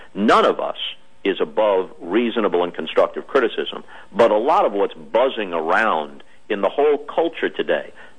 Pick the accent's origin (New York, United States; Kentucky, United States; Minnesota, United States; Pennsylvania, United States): New York, United States; Well, it's a good question, because that was a perfect place for a kid who was interested in bro